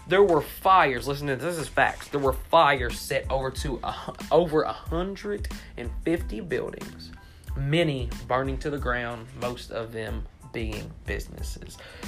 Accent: Kentucky, United States; I'm from Kentucky, so you know a lot of Kentucky basketball games.

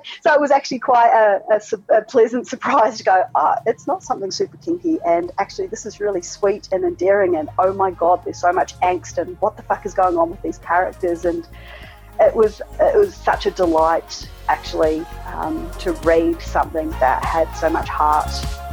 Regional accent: New Zealand; now in Melbourne, Australia; from New Zealand. I live in Melbourne, Australia

